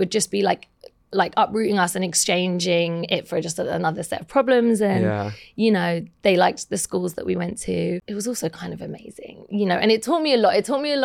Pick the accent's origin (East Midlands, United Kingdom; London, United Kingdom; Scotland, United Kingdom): London, United Kingdom; now in New York, United States; And you know what's so different about growing up in London to now living in New York, where I've lived for 17 years, is that, you know, the UK is, England's a Christian state.